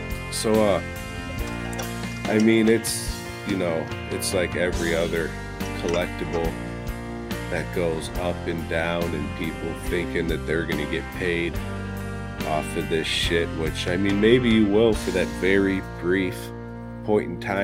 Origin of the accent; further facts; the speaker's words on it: Illinois, United States; like 30 minutes from where I grew up in Illinois. Like, I didn't even know all this shit started in the Chicagoland area.